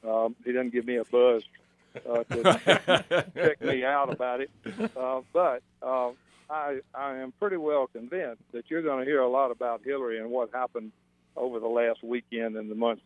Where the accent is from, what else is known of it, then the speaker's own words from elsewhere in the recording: Athens, Georgia, United States; back to Athens. He didn't stay in Augusta, moved back to my hometown.